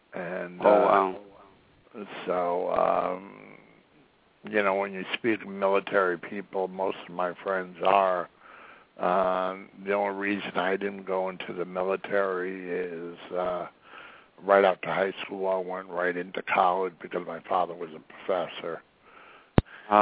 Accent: Massachusetts, United States; ever since I was born up in the Northeast, up not far away. I lived not too far away from Walden's Pond, where Henry David Thoreau lived.

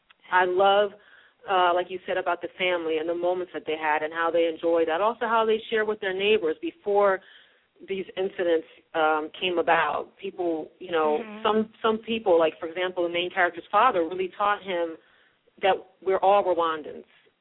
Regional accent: United States; It's like for me as an American

